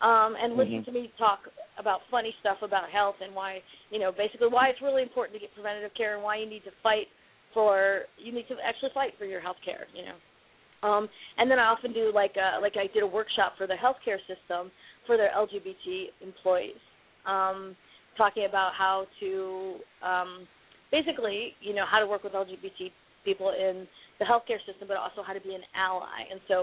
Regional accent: Midwest, United States; And I am a Midwesterner, you know

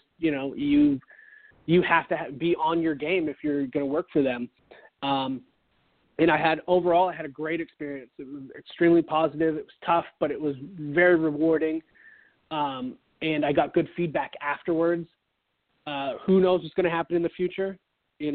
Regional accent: Canada; there's a point of pride for me there, being Canadian myself

